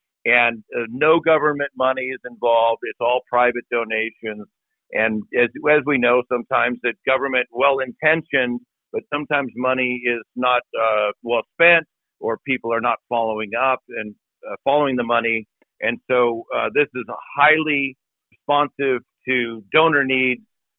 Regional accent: San Diego, California, United States; I grew up in San Diego.

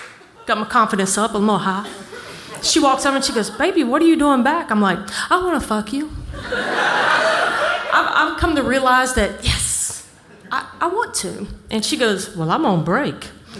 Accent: New Orleans, Louisiana, United States; I grew up in New Orleans. I'm 8 years old. I'm walking down Bourbon Street to go to my mom's club that she ran

